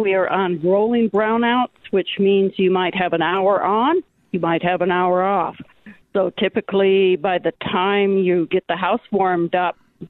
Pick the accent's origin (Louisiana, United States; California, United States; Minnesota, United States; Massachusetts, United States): Minnesota, United States; now in Texas, United States; I'm from Minnesota. My sister is here right now from Minnesota. We're used to the snow.